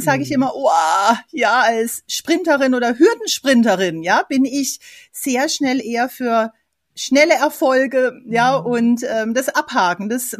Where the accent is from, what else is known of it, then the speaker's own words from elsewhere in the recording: Karlsruhe, Baden-Württemberg, Germany; also ich komme ja aus Karlsruhe